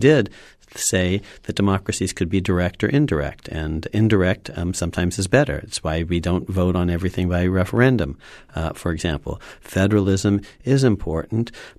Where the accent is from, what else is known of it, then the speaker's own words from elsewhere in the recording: California, United States; I grew up in California, and it at first seemed just odd